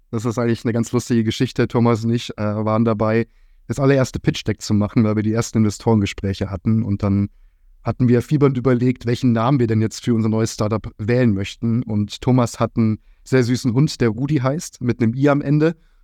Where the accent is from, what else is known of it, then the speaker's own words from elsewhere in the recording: Bavaria, Germany; now in Frankfurt, Germany; bin 30 Jahre alt, bin aus Frankfurt oder wohne in Frankfurt, komme gebürtig aus Bayern, aus Franken